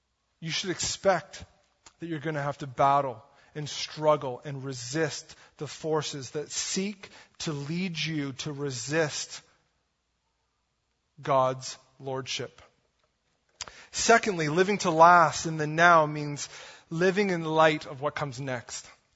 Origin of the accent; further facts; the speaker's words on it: Atlantic Canada, Canada; I'm from the East Coast. We don't have traffic jams, right?